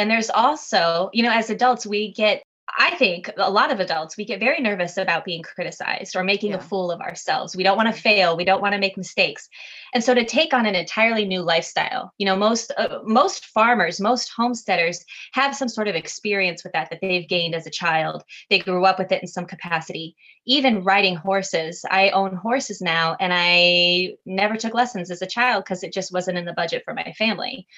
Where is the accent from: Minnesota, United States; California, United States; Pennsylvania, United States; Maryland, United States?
Minnesota, United States; Minneapolis; also born or lived in New York; And I was from the Twin Cities when I left. The last place I lived was Minneapolis, St. Paul.